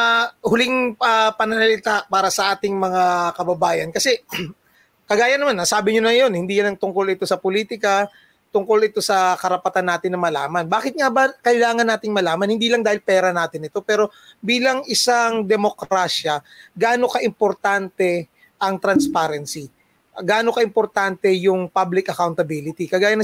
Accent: Mindanao, Philippines; Ako taga Mindanao.

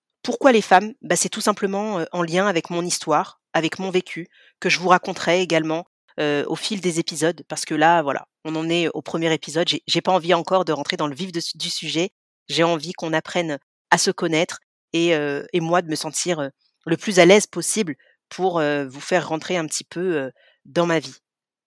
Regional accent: France; 35 ans au moment où j'enregistre ce premier épisode. Je suis maman de deux enfants. Je suis française, originaire de Guinée.

